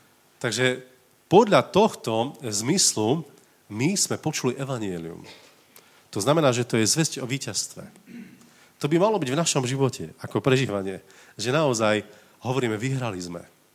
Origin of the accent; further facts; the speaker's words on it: eastern Slovakia, Slovakia; My sme zase z východu.